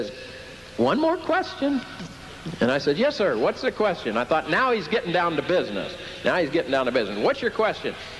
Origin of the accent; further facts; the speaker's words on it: Ireland; And I'm an Irishman, you see.